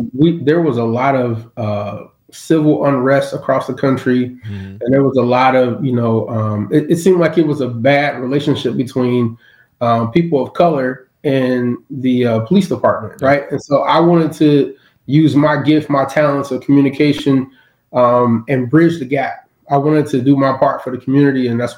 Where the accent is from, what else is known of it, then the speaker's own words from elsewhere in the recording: Cincinnati, Ohio, United States; Growing up in Cincinnati was cool. My parents, they moved around a lot. Mm-hmm. We lived in a lot of different neighborhoods. I was living in the suburbs, but going into inner city schools.